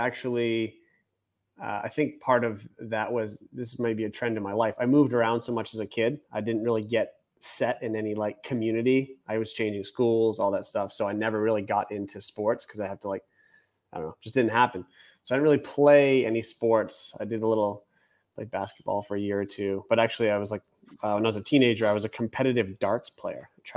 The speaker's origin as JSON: {"language": "English", "region": "Maine", "country": "United States", "said": "Maine, all the way up in the northeast."}